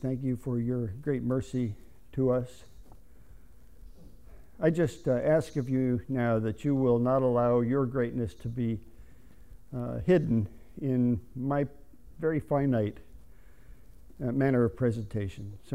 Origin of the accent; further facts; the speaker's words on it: Yonkers, New York, United States; our fellowship of believers that Kathy and I grew up in back in Yonkers, New York, Bethany Chapel